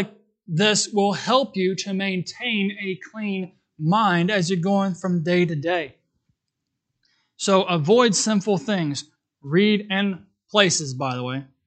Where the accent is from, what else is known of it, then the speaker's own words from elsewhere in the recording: Terre Haute, Indiana, United States; don't call me because I'm from Terre Haute and your pizza's going to be very cold by the time I get there.